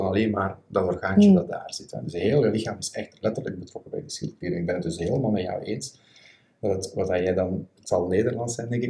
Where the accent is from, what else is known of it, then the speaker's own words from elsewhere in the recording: Belgium; Vooral actief in België, dus ik ben een Belg, voor degenen die dat nog niet zou weten.